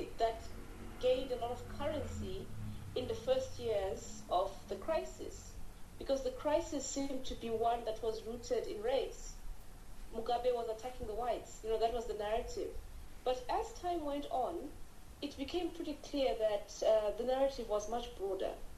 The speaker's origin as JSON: {"language": "English", "town": "Kitwe", "region": "Copperbelt", "country": "Zambia", "tie": "born there", "also_born_or_lived": "Zimbabwe", "said": "I was born in Zambia in the early 70s when Zimbabwe was still called Rhodesia, and my dad worked in the Copperbelt province in a town called Kitwe. So that's where I was born"}